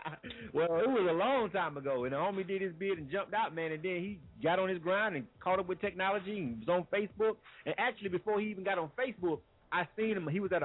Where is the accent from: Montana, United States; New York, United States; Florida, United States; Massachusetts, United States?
Florida, United States; Panama City; I'm from Panama City, Florida